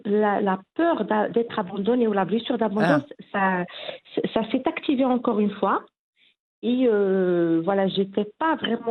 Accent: Figuig, Oriental, Morocco; also born or lived in Kenitra; on était obligés de déménager chez nous à Figik.

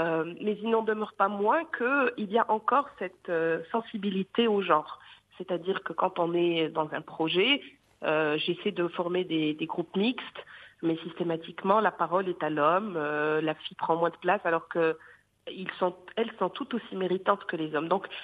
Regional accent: Rabat, Rabat-Salé-Kénitra, Morocco; Donc moi je suis native de Rabat

